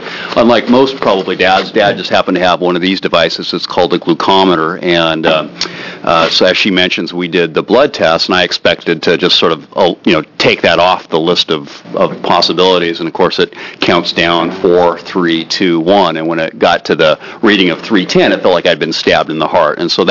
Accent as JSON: {"language": "English", "town": "Westland", "region": "Oregon", "country": "United States", "said": "from Westland, Oregon."}